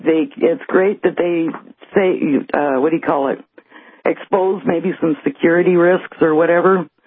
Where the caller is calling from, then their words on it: Erie, North Dakota, United States; It's over by Page.